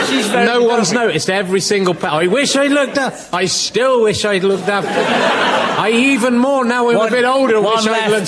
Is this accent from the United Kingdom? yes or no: yes; England, United Kingdom; as I am English